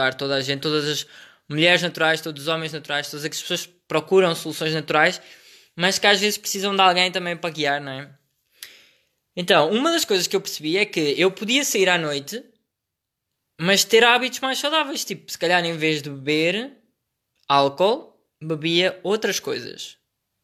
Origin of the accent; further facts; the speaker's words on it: Montemor-o-Velho, Coimbra, Portugal; Eu, desde muito cedo que cresci em Montemor-o-Velho